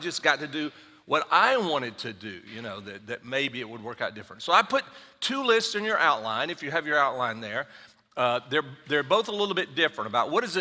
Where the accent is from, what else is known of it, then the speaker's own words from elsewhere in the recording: the South, United States; But I'm from the South anyway, so I like that.